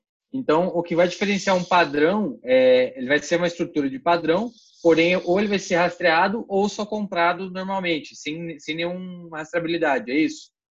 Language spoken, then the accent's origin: Portuguese; Sorocaba, São Paulo, Brazil; não, sou de Sorocaba.